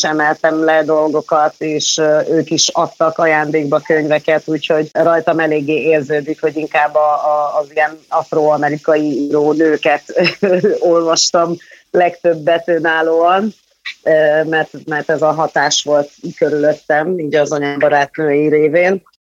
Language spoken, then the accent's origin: Hungarian; Ghana; Ugyanis én Gánába úgy születve